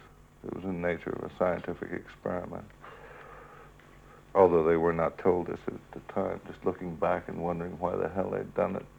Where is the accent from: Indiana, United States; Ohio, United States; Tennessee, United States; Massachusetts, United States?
Indiana, United States; Indianapolis; I grew up in Indianapolis, yes, and I would like to see it burned down